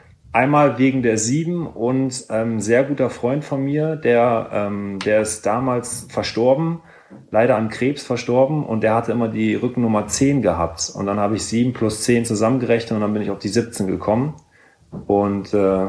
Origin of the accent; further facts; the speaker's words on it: Ibbenbüren, North Rhine-Westphalia, Germany; mein Vater früher, der hat auch beim TV Ibbenbüren, wo ich aufgewachsen bin, hat er gespielt.